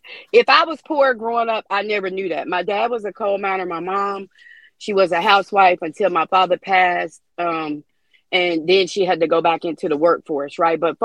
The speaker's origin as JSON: {"language": "English", "region": "West Virginia", "country": "United States", "moved": "as an adult", "said": "I came here from West Virginia, to make a better life for me and my child."}